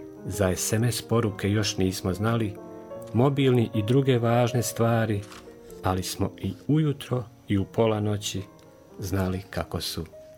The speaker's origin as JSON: {"language": "Serbian", "town": "Gornja Okolica", "region": "Republika Srpska", "country": "Bosnia & Herzegovina", "tie": "born or raised there", "said": "A ja sam rođen u Gornjoj okolici, to je mjesto na kilometar od Prnjavora"}